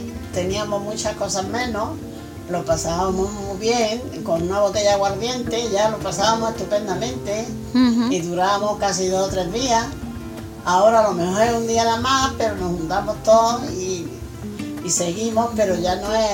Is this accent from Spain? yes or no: yes; Balearic Islands, Spain; Me crié en Mallorca.